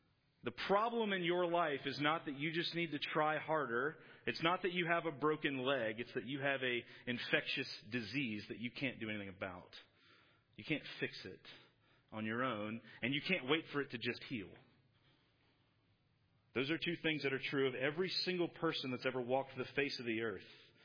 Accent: Virginia, United States; I grew up in Virginia where if you get snow, it's gone like by the afternoon.

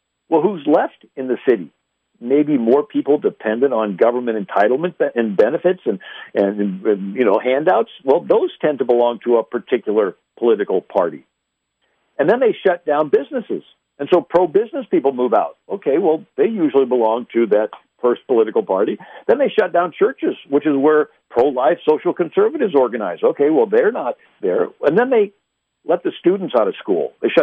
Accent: St. Louis, Missouri, United States; you know, I'm from St. Louis originally, and I'm 30 minutes from Ferguson, Missouri.

